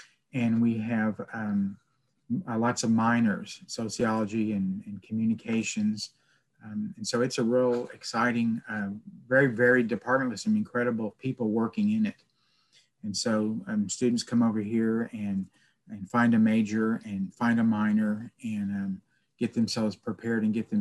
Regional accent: San Antonio, Texas, United States; Well, in high school, I'm from San Antonio.

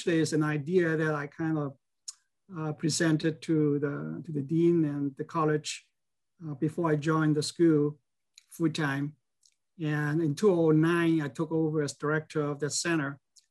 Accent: Hong Kong; born there; moved away as an adult; I'm Chinese. I was born in Hong Kong. And I went to university in Hong Kong. And I went to the United States, University of Chicago, get my graduate degrees.

